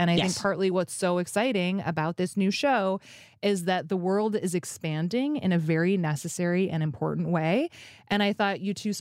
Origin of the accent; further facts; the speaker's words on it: Alaska, United States; My like American geography is terrible because growing up in Alaska, everything is just small and to the south.